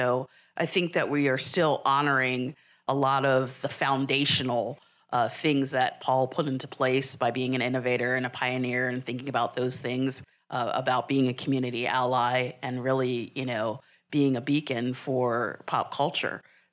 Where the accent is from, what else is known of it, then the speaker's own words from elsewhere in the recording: Philadelphia, Pennsylvania, United States; So I'm born and raised in Philadelphia, so pop culture has always been in my DNA. I've been brought up in the 1970s when hip-hop was prevalent.